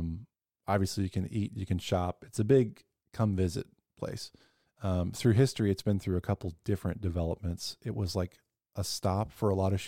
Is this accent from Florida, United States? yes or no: no; Kansas, United States; For me, I'd be crazy because I'm from Kansas where parking is free and available.